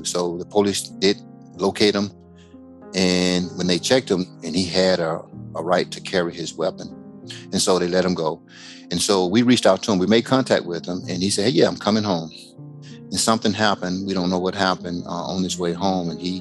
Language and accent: English; Macon, Georgia, United States; just like when I was raised in Macon, Georgia, that there is family and people that are faithful and willing to pull you in and take care of you.